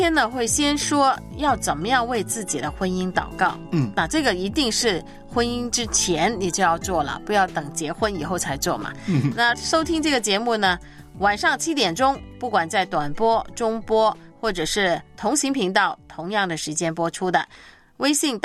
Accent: China

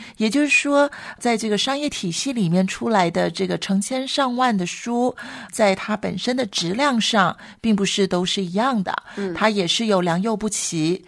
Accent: China; 我们中国人

